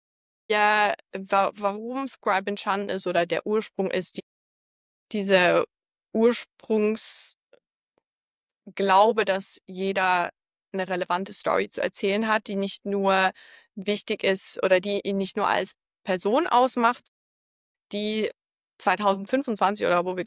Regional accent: Zurich, Switzerland; now in Berlin, Germany; Ich bin ursprünglich aus Zürich, wohne jetzt in Berlin

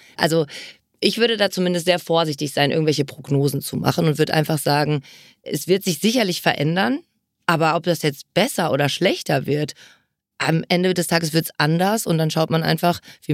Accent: Berlin, Germany; Also meine Mama ist aus Ost-Berlin. Ich bin auch gebürtig aus Berlin.

